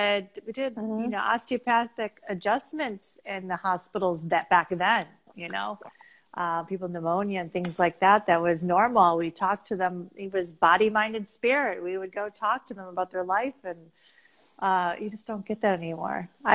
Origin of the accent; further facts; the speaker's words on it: Dearborn, Michigan, United States; I'm from Dearborn. I was born and raised in Dearborn.